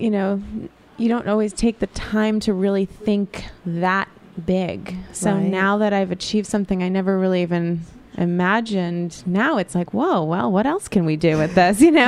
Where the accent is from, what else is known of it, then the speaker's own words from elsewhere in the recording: New York City, New York, United States; we love Brooklyn and we love to work and I love being productive. I'm from New York City.